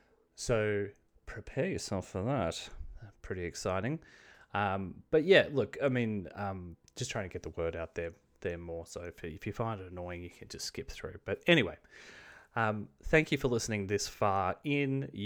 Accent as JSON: {"language": "English", "country": "Australia", "accent": "Australian", "said": "But I also didn't want to butcher it with my Australian accent."}